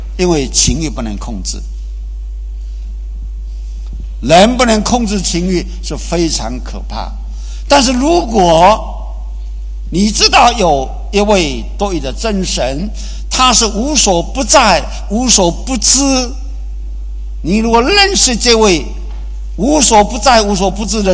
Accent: Putian, Fujian, China; 我们妈祖那个林梦娘是我们兴化人呢

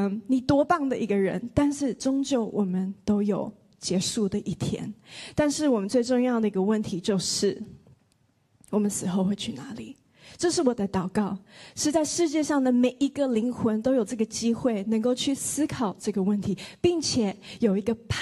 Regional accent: Sydney, New South Wales, Australia; 我就说我是雪梨人这样子，然后我来没有，所以我不是当地人，我看不懂。

